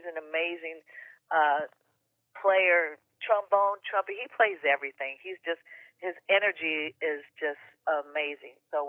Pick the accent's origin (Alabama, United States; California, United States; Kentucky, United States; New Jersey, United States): California, United States; being born and raised in the Bay Area, listening to all the types of music